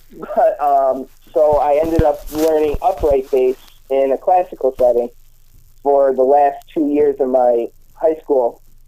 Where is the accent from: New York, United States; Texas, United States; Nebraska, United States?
New York, United States; Buffalo; Yeah, I'm from Buffalo, New York. I've lived here my whole life.